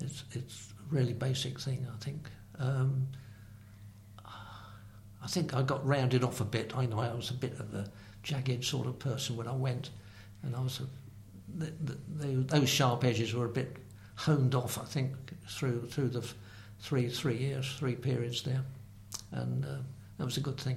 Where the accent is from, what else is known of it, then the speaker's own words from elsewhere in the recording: England, United Kingdom; And we're English, aren't we? We're British. This little checkerboard country with little fields and things.